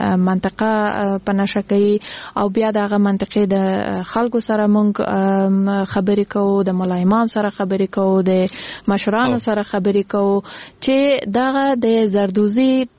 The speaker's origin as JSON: {"language": "Pashto", "region": "Kandahar", "country": "Afghanistan", "lives_now": "Kabul, Afghanistan", "said": "زه خپل د کندهار د ولایت یم"}